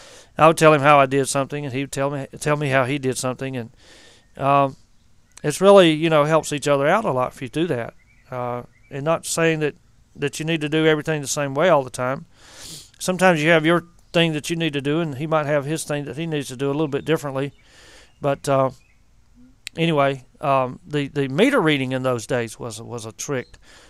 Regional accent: Rock Hill, South Carolina, United States; now in Henderson, United States; Which lasted for about a year, till I moved up here to Henderson in 86. I am originally from the Fort Mill, Rock Hill area of South Carolina.

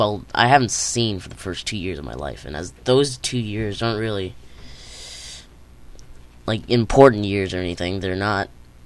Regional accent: British Columbia, Canada; I am from Canada, British Columbia, which is the province, so it should have been British Columbia, Canada. I live in the city of Vancouver.

